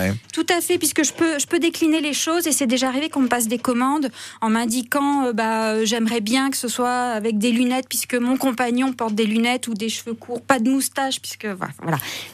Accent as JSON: {"language": "French", "town": "Tours", "region": "Centre-Val de Loire", "country": "France", "also_born_or_lived": "Normandy / Haute-Savoie", "said": "Je suis originaire de Tours, mais après avoir vécu en Normandie, dans le Perche et en Haute-Savoie, je suis revenue sur mes terres natales."}